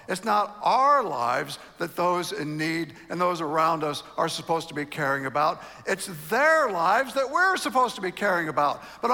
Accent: New Orleans, Louisiana, United States; I grew up in New Orleans, was saved when I was 22

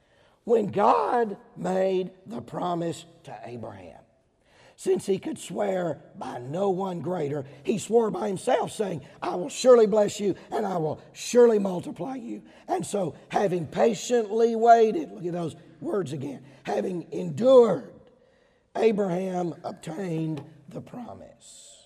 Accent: Georgia, United States; Now, I grew up in Georgia. Everybody knows people from Alabama and Georgia have the blessing of a beautiful southern accent.

